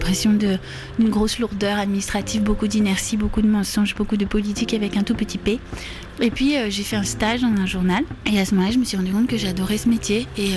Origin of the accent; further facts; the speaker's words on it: Paris, Île-de-France, France; also born or lived in Bayonne; Je suis née à Bayonne, au Pays Basque, mais j'ai habité depuis l'âge de 3 ans à Paris.